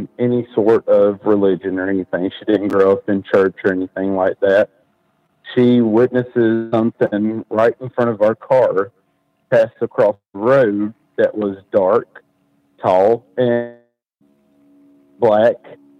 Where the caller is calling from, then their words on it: Marion, North Carolina, United States; I'm calling from Marion, North Carolina.